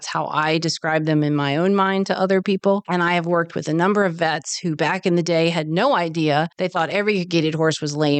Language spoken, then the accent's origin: English; Ashton, United States; Where I grew up in Ashton